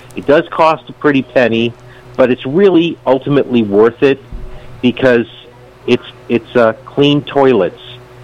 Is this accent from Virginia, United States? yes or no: no; New York, United States; I'm from New York.